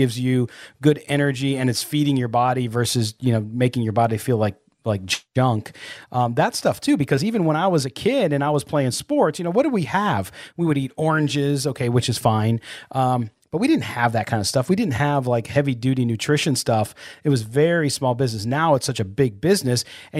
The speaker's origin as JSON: {"language": "English", "town": "San Diego", "region": "California", "country": "United States", "tie": "born or raised there", "said": "Because when I was growing up in San Diego, one of our neighbors was Ed White, the former offensive lineman for the Chargers and the Vikings."}